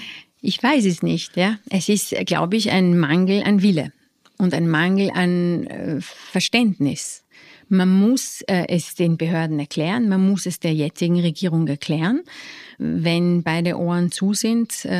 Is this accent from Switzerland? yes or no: no; Austria; mein Mann ist Franzose, ich bin Österreicher